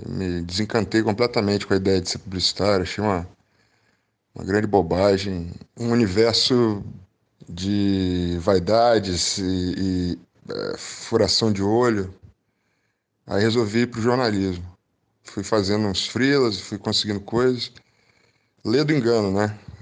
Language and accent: Portuguese; Espírito Santo, Brazil; Fiz faculdade de publicidade lá no Espírito Santo, sou do interior do Espírito Santo. Fiz faculdade de publicidade na Federal, fico em Vitória, na capital